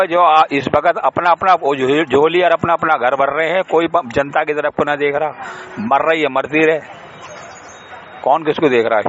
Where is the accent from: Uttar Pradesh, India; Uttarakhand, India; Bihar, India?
Uttar Pradesh, India; Sikandrabad; moved away as an adult; now in Delhi, India; मैं 90 का दिल्ली आया हुआ हूँ, रहने वाले हम सिकंदराबाद के।